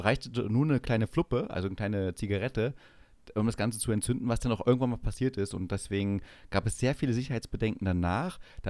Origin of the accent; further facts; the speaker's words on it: Saxony-Anhalt, Germany; Und habe dann mir gedacht, ich mache einen kleinen Vortrag zu Sachsen-Anhalt. Und ich über meine Heimat.